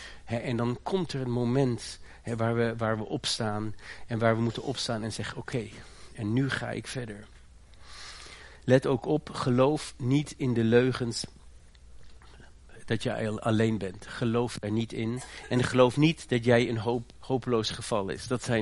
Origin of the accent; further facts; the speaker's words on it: Germany; now in Netherlands; Ik ben opgegroeid in Duitsland.